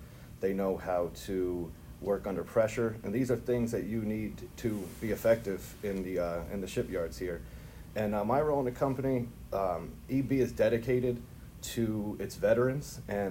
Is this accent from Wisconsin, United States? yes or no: no; Groton, Connecticut, United States; I'm local. I'm from Groton.